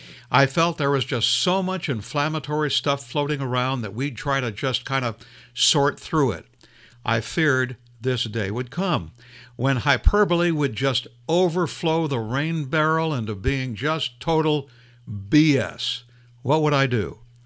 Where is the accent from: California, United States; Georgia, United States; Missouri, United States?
California, United States; Los Angeles; born there; I was born in Los Angeles, was there for the Watts riots.